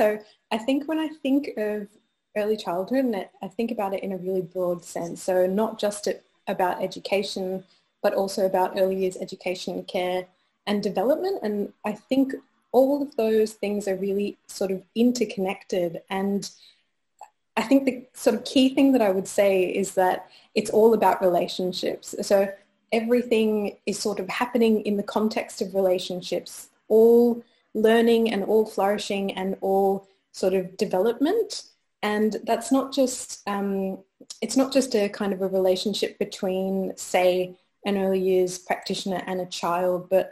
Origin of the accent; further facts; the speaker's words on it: Australia; moved away as an adult; now in Scotland, United Kingdom; I'm from Australia, and I arrived in Scotland at the beginning of this year.